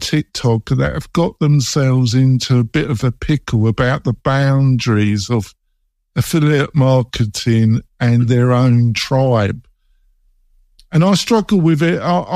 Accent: London, United Kingdom; because I was brought up in North London

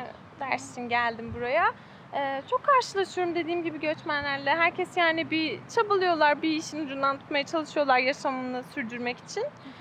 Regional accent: Iran; Turkish is a second language; now in Ankara, Turkey; Ben İranlıyım.

